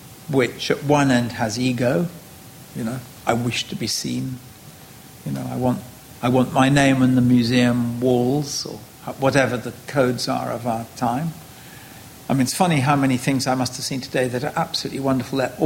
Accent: England, United Kingdom; And I'm English, and a lot of English people are very ironic.

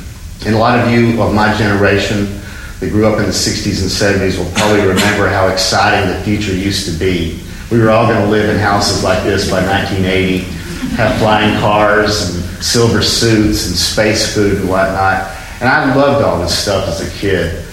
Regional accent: Chattanooga, Tennessee, United States; born there; I was born in Chattanooga, Tennessee in 1957. Chattanooga and the area had a profound effect on me as a human being and as an artist.

